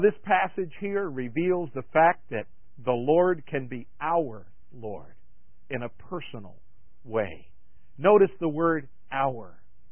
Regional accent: Long Island, New York, United States; born there; Now, I come from a Spanish culture. Even though I was born in Long Island, New York, my parents came from the old country.

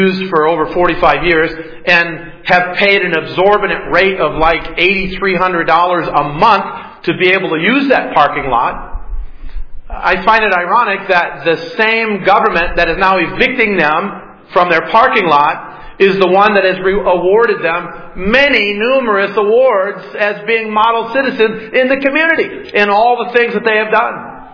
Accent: Detroit, Michigan, United States; I grew up in the 60s, and in the 60s, growing up in Detroit, we had the Detroit riots.

